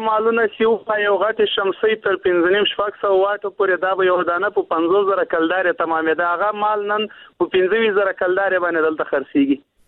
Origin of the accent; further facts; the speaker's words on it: Afghanistan; now in Karachi, Pakistan; په پاکستان کې موږ مېشت افغانان یو د ماجرت ژوند تیرو